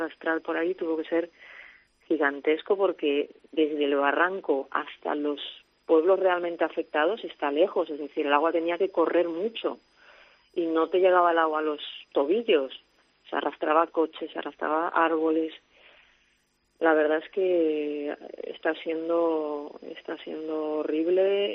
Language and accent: Spanish; Torrent, Valencian Community, Spain; yo soy de Torrente